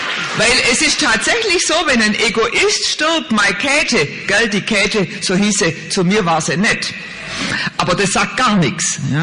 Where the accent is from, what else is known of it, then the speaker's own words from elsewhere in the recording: Blaubeuren, Baden-Württemberg, Germany; als ich mit 15 Jahren in meiner Heimatstadt Blaubeuren im Altenheim gearbeitet habe als Schülerin